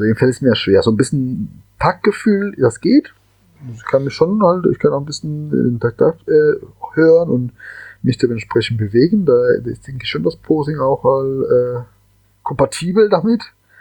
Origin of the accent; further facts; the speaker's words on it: Cali, Valle del Cauca, Colombia; German is a second language; Ich komme aus der Weltsalzer Hauptstadt. Ich bin ein gebürtiger Kolumbianer und bin in Cali aufgewachsen.